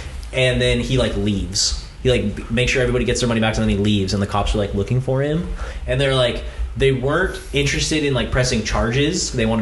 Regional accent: Texas, United States; As like a Texan concealed carry guy too, you're waiting for that.

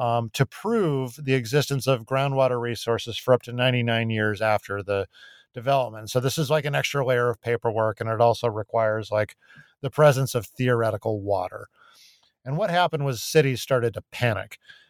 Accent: Tucson, Arizona, United States; Outside to the north of my hometown of Tucson, there's a really astonishing mountain range, the Santa Catalinas.

